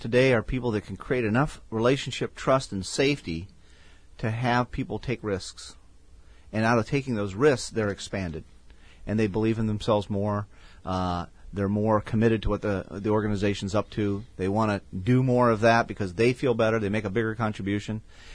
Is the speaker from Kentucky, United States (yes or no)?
no; Thousand Oaks, California, United States; Just as a personal note, I grew up in Thousand Oaks.